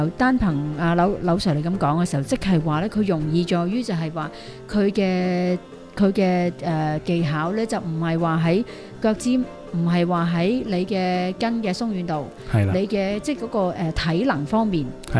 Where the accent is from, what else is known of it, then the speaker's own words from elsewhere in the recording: Hong Kong; 咁譬如對於我哋香港人或者中國人啦